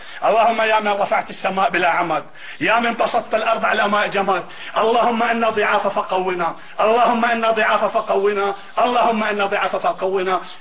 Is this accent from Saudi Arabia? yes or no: no; Homs, Homs Governorate, Syria; انا من احياء حمص القديمه، انا حمصي ولا فخر